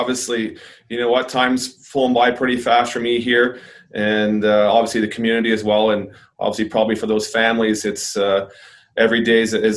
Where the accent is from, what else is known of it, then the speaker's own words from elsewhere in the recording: Oshawa, Ontario, Canada; I'm from Ontario, right? And kind of born in Oshawa, been basically played my junior in Peterborough, right?